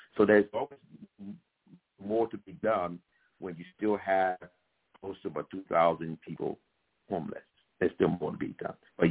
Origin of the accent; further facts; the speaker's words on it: Liberia; now in United States; Personally, I was born in Liberia, West Africa. I was born to an African-American father from North Carolina and a Liberian mother. I spent most of my life in Liberia